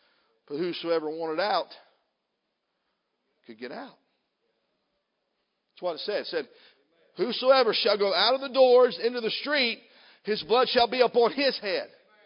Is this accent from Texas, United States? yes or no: no; Ohio, United States; I, of course, I'm from Southern Ohio, and I'm not going to tell no coon dog stories tonight.